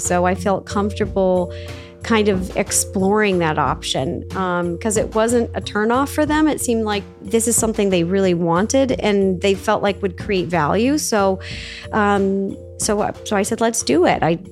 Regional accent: Seattle, Washington, United States; I grew up in Seattle, home of the original Starbucks.

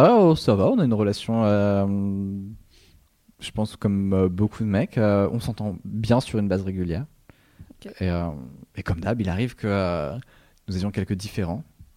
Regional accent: Brittany, France; Oui, je suis un breton angora, comme on l'appelle.

